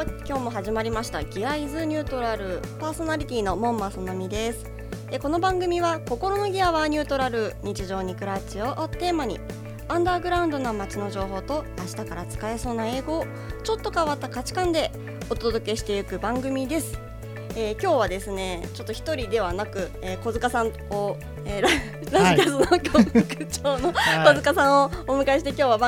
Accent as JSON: {"language": "Japanese", "region": "Hokkaido", "country": "Japan", "tie": "born or raised there", "said": "私の地元の北海道は七夕、うん、なんと7月ではなくて8月7日なんですよ"}